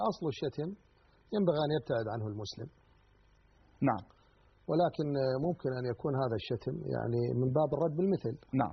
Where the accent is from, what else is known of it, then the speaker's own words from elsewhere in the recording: Iraq; ومن سماعات الحسينيات يعني عندنا في العراق